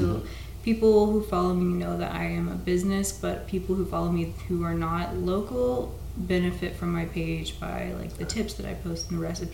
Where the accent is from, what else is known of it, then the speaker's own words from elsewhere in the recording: Texas, United States; I'm originally from West Texas, so it's flat and windy and ugly and full of mesquite trees.